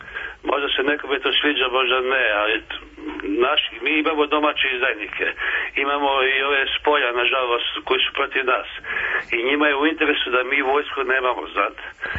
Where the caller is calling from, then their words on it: Mladenovac, Belgrade, Serbia; Ja sam iz Vladinovca, vaš redovni slušalac svako jutro.